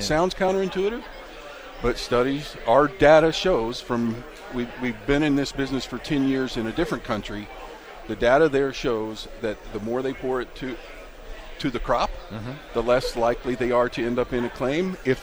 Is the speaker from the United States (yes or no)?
yes; Texas, United States; And obviously, I'm a guy from Texas, right?